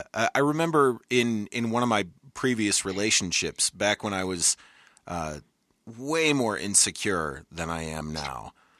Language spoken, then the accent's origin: English; Michigan, United States; I'm originally from Michigan.